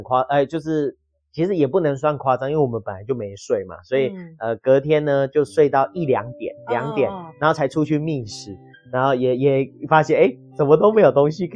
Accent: Yuli, Hualien County, Taiwan; 我们是花莲的万宁大家比较没有听过这个但是我们是在那个玉里那边嗯所以我们就常会回去那里

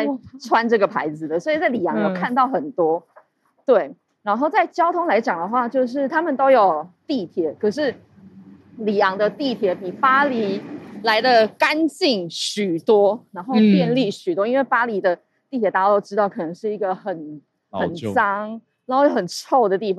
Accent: Taiwan; 然后我们就说我们不是日本人，我们是台湾人。

